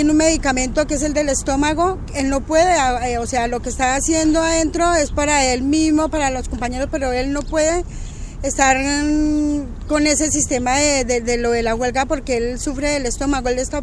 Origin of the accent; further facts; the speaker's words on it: Colombia; soy colombiana